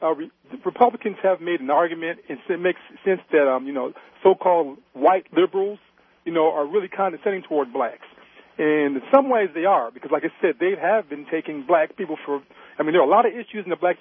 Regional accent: Midwest, United States; I grew up in the Midwest, and I understand that.

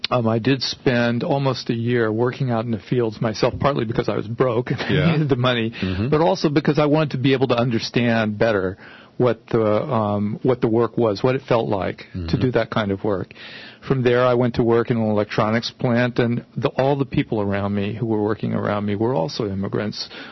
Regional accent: Oakland, California, United States; Well, you know, Peter, I grew up in Oakland, and I didn't know anything about immigration growing up.

